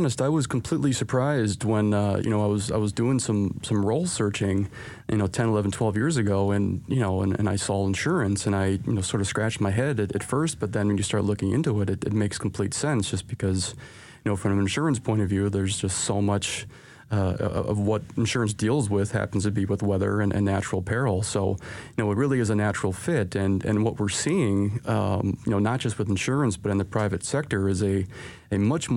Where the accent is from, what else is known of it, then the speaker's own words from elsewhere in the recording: Midwest, United States; now in Chicago, United States; I'm originally from the Midwest, and I had always looked to get back towards to Chicago